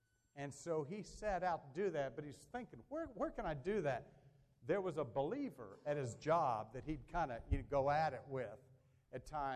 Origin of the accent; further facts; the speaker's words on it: the South, United States; hey, I'm from the South. I know what the Bible Belt is about.